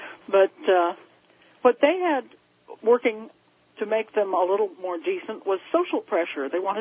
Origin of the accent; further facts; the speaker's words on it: Cleveland, Ohio, United States; moved away as an adult; I grew up in Cleveland, which was very much robber baron territory.